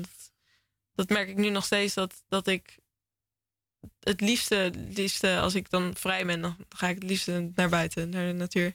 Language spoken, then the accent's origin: Dutch; Zoetermeer, South Holland, Netherlands; Zij woonden in Zoetermeer en wij zijn ook opgegroeid in Zoetermeer.